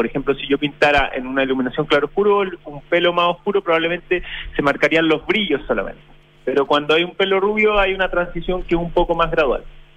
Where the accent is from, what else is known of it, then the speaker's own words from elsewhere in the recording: Chile; yo soy chileno, pero soy hijo, o sea, mi abuela llegó de afuera, ¿entiendes? Yo soy tercera generación, pero de inmigrante, pero soy súper chileno.